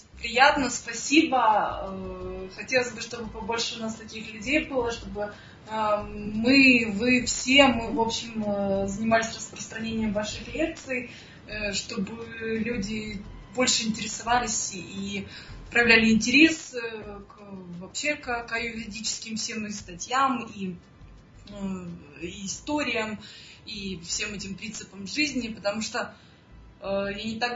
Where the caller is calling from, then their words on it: Ukraine; Самое интересное, что я звоню вам с Украины, с далекой Украины.